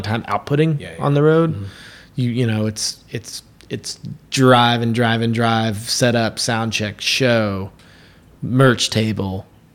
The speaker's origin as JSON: {"language": "English", "town": "Lexington", "region": "Kentucky", "country": "United States", "tie": "born or raised there", "said": "I wanted to do it from my hometown, Lexington, Kentucky, down to Bonnaroo Music Festival in Tennessee."}